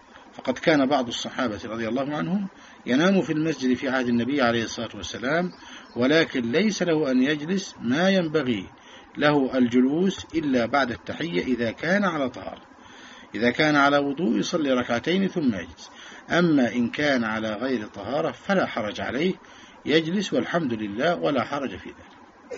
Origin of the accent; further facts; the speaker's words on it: Egypt; وكنا احنا كلنا مصريين